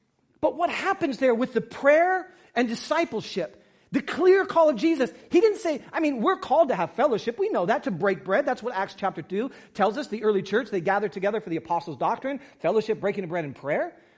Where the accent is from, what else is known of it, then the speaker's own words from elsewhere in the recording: San Diego, California, United States; I'm from San Diego, from Mission Beach